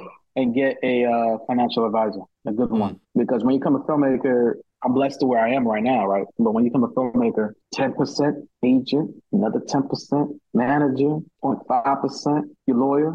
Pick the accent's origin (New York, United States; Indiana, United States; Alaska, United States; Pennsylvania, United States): New York, United States; Brooklyn; I grew up in Brooklyn. I grew up in Coney Island, Brooklyn.